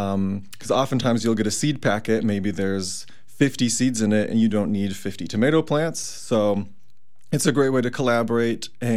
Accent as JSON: {"language": "English", "town": "Omaha", "region": "Nebraska", "country": "United States", "said": "I'm originally from Nebraska, but probably the least Nebraska part of Nebraska, Omaha, where it's the most hilly and most populous."}